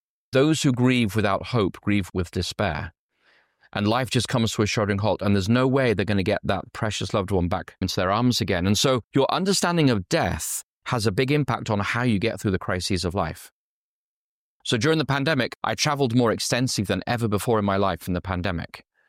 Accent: Yorkshire and the Humber, United Kingdom; I was raised in Yorkshire, and people in Yorkshire speak with a certain accent, yes?

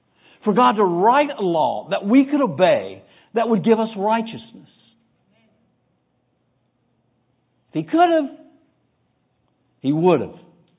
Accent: North Carolina, United States; I grew up in North Carolina, so I can say that and get away with it.

